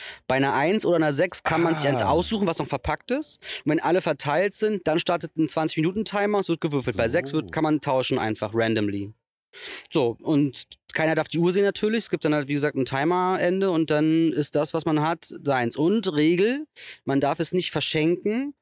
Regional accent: Berlin, Germany; ich komme aus St. Eglitz. Wie wir Steglitzer sagen.

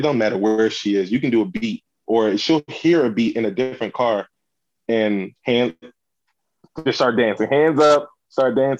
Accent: Nigeria; And I always look back at the way that we were raised and the whole thing about being Nigerian.

